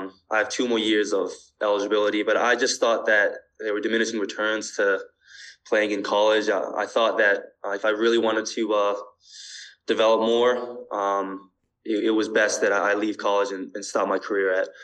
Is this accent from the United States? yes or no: no; Sydney, New South Wales, Australia; born there; And then my mom is fully Japanese, Osaka, Japan. And then they met in Australia, and I was born in Sydney, Australia.